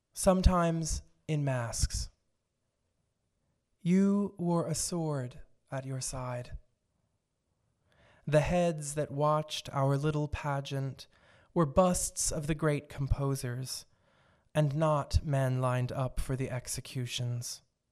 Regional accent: New Jersey, United States; accent: South Jersey; my hometown, which is in South Jersey, in November, and I realized that, you know, having a South Jersey accent makes rhyming really difficult sometimes

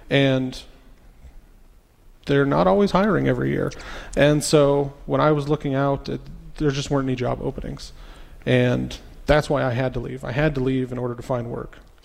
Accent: South Dakota, United States; I grew up in South Dakota. I have real ties to the area and wanted to come back for a while.

